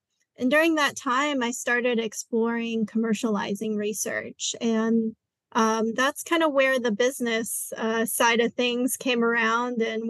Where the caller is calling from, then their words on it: Fort Lauderdale, Florida, United States; I am located in Fort Lauderdale, Florida. Nice and sunny.